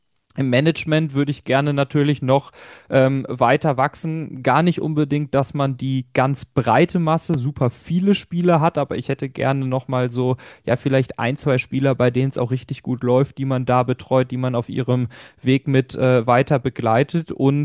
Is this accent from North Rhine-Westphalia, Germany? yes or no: yes; Lemgo, North Rhine-Westphalia, Germany; born there; Für mich, der gebürtig aus Lemgo kommt, natürlich auch ein großes Ding.